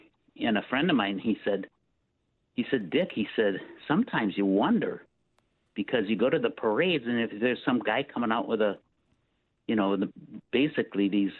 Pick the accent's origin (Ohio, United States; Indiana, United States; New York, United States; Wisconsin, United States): Wisconsin, United States; Eagle River; Then I'm from Eagle River, Rhinelander, Northern. That's where I was born and raised.